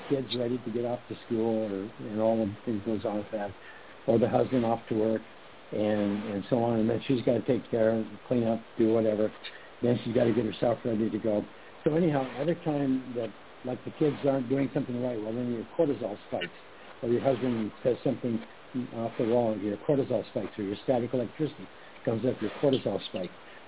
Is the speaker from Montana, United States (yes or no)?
yes; Montana, United States; I was raised in Montana, and I grew up as a cowboy, outdoor cowboy type.